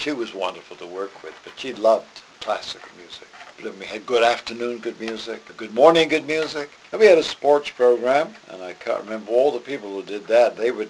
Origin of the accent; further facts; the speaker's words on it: England, United Kingdom; now in Hartford, United States; Yeah, I started radio. In Hartford after I came to this country from England in 1947.